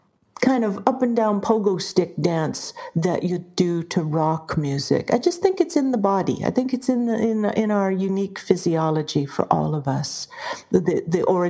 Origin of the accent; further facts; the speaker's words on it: Anaheim, California, United States; Being a little kid in Southern California, I grew up in Anaheim, literally right next door to Disneyland.